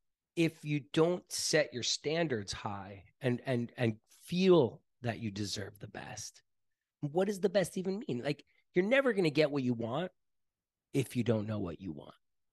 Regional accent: North Miami, Florida, United States; moved away as an adult; now in Costa Rica; I grew up in North Miami, Florida, like in this full-blown suburbs.

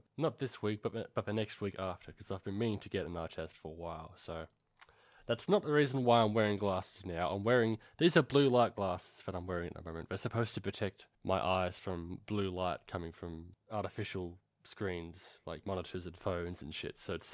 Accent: Australia; No, I'm not from here. I'm fucking Australian.

